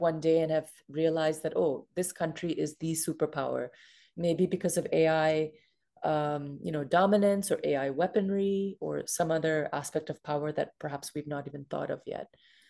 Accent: Pakistan; I'm originally from Pakistan

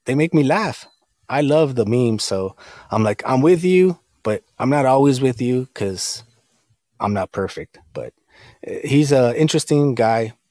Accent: United States; And me being Mexican American, every time I don't watch the news, but when I do, there's something negative being said

